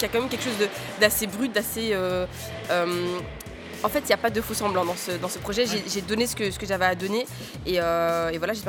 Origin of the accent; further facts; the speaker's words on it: Brussels, Belgium; je viens de Molenbeek, de Bruxelles, j'ai écouté de tout. J'ai une mamie qui écoutait de la variété française, mais je suis congolaise